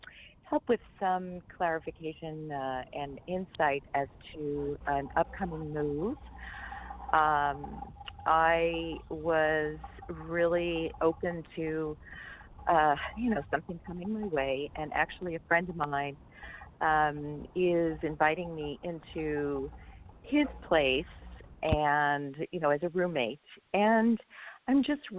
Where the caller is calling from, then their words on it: California, United States; I'm calling from California.